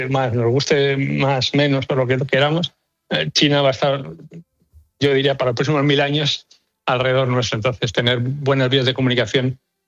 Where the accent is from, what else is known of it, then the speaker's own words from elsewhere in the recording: Spain; nosotros, los españoles, porque los españoles somos también un poco los mediterráneos, ¿no? Yo diría del sur de Europa.